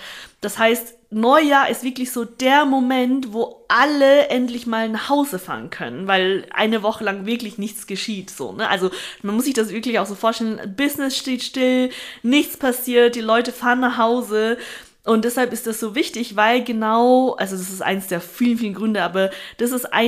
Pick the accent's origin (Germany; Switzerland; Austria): Austria; ich komme aus Österreich, wie die Kaiserin.